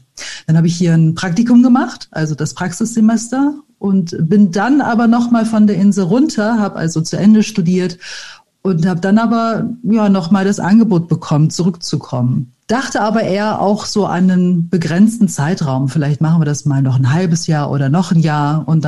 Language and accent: German; Bremen, Germany; Ich meine, ich komme aus Bremen.